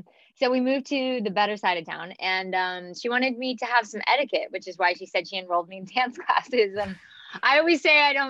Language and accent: English; Springfield, Missouri, United States; I was coming from Missouri, like, not really small town, but, Springfield, Missouri, same city that Brad Pitt's from, actually.